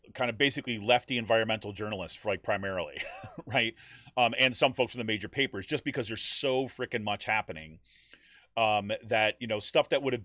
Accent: New York, United States; I see this through the lens of growing up in New York State, right?

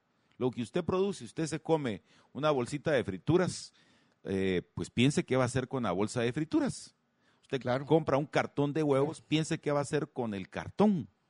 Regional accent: Guatemala; usted y yo como guatemaltecos

